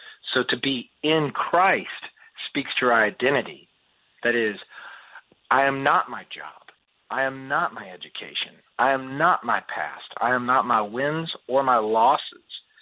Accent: Woodstock, Georgia, United States; And so I grew up in the Bible Belt in Woodstock, Georgia, which is a small farm town north of Atlanta.

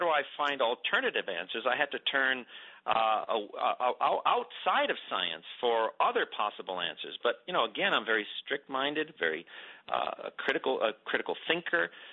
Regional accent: Los Angeles, California, United States; born there; I was born in East Los Angeles, and I went to UCLA, and then I went to Cornell

